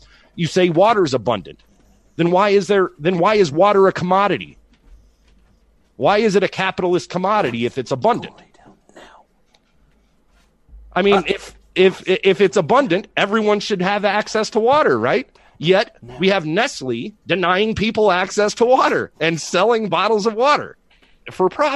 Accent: Southwest, United States; I want to preface these questions by pointing out that I am from the Southwest

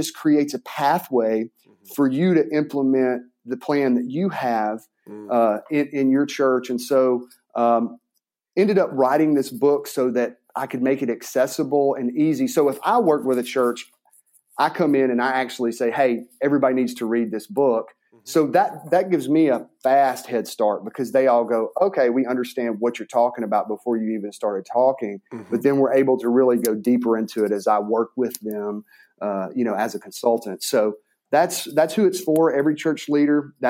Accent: Mississippi, United States; I'm a very simple guy. I'm from Mississippi.

